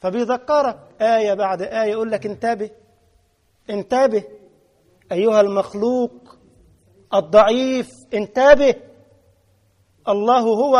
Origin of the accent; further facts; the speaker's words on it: Egypt; مش عندكم انتوا الكنكة دي، انتوا عالم يا عم الحاج، شغالين بالغليات دلوقتي والكهرباء الكتريك، انما احنا عندنا في الريف حاجة اسمها الكنكة